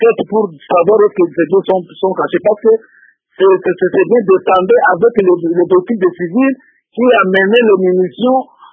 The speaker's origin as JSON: {"language": "French", "town": "Fizi", "region": "South Kivu", "country": "DR Congo", "said": "Je viens de Fizi."}